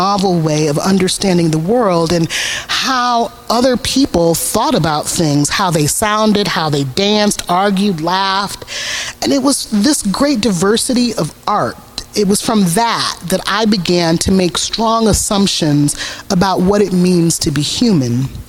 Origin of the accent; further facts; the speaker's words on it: Detroit, Michigan, United States; This was one of the things about growing up in Detroit that I so appreciated.